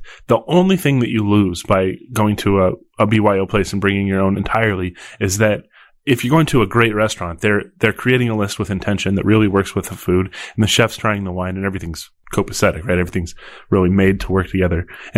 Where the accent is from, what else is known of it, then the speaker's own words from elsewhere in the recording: Skokie, Illinois, United States; Also, you're Michael Mondavi and … from Skokie.